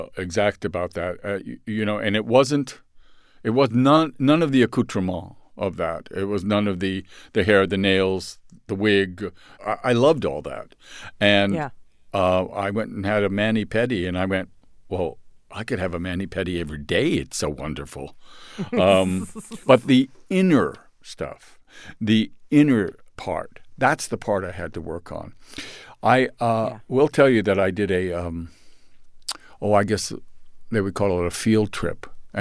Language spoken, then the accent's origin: English; San Francisco, California, United States; I grew up in San Francisco. And a very liberal community.